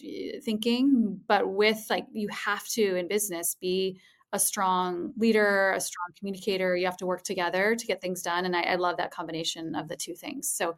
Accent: Ann Arbor, Michigan, United States; Growing up in Ann Arbor shaped me a lot in that aspect.

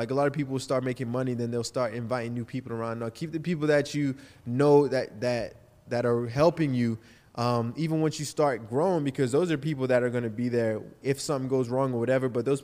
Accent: Baltimore, Maryland, United States; now in Florida, United States; which is why I moved out of my hometown in Maryland, moved to Florida.

